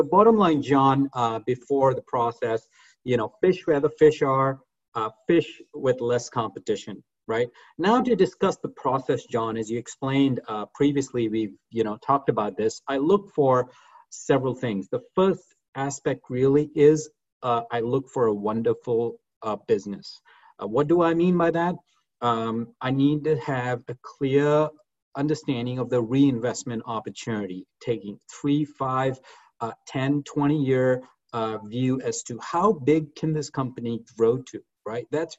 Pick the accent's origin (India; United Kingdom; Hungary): India; I grew up in India, but I've been trained outside. And then, you know, I've spent the bulk of my professional career, about 15 years in Asia, predominantly in Hong Kong and Singapore.